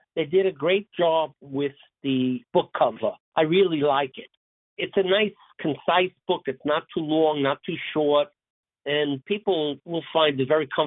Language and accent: English; Brooklyn, New York, United States; I love to write about how life was being an Italian-American growing up in Brooklyn in the 1960s and 1970s.